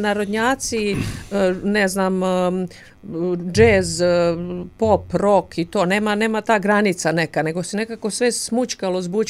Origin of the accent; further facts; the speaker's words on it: Šumadija and Western Serbia, Serbia; born there; A inače sam rođena u Dragačevskom kraju, gdje se tradicionalno gaji i poštuje narodna muzika, tradicionalna.